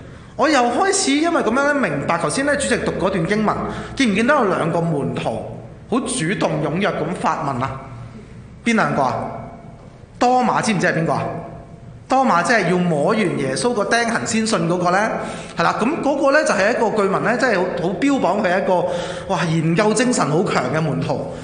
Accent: Guangdong, China; 因為可能就返我哋廣東人嘅水平啦，

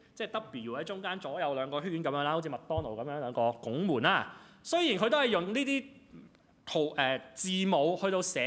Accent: Hong Kong; 我諗對於我哋香港人嚟講咧，就唔使多加詳解啦，係咪？

